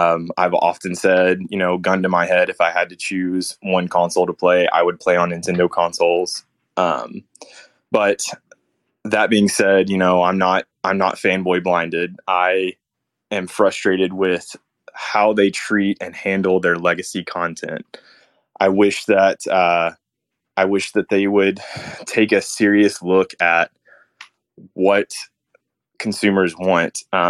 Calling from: Kentucky, United States; I'm calling from Western Kentucky.

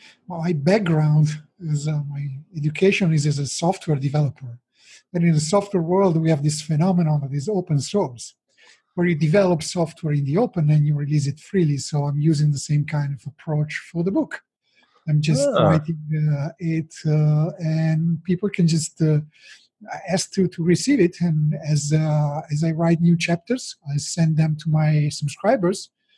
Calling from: Lombardy, Italy; I'm calling from home. I'm near Milan in Italy.

